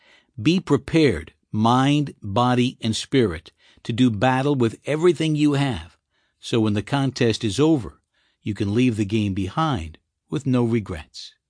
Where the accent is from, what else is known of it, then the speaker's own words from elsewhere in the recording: New York, United States; Growing up in New York, I called him Mickey, as if I knew him personally.